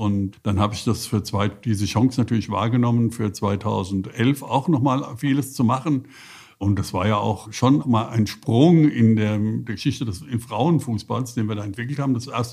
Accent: Frankfurt, Hesse, Germany; es ist ja nicht so, dass man das nicht versteht als Frankfurter

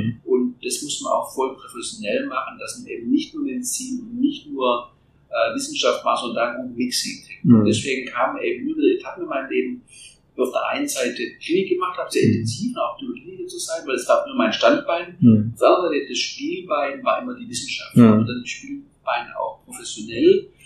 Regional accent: Nürtingen, Baden-Württemberg, Germany; bin ich erstmal in meinen Heimatort in Nürtingen

